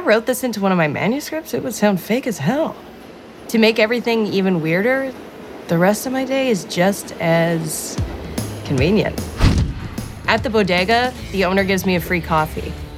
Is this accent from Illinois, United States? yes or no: no; New York, United States; I'm a New Yorker. I know you can't stop a train.